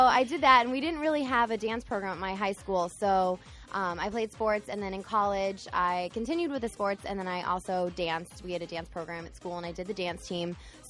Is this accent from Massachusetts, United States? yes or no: yes; Watertown, Massachusetts, United States; I'm from right outside Boston in Watertown.